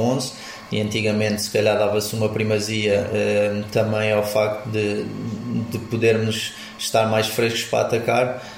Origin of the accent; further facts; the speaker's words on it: Portugal; born there; Eu nasci em Portugal e o meu pai também nasceu em Portugal, se não me engano, mas depois esteve lá muito tempo e a família toda do meu pai é de lá.